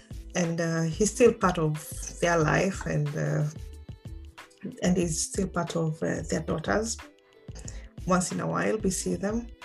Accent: Mombasa, Coast, Kenya; born or raised there; also born or lived in Dubai / Uganda; now in Denmark

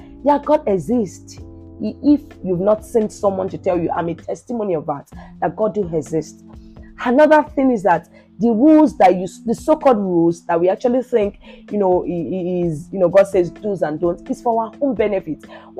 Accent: Ilesha, Osun, Nigeria; No, I'm from Ilesha. Like, I stay in Ilesha. I grew up in Ilesha, even though I'm not from Ilesha. I'm from Delta State. But Ilesha is like my hometown.

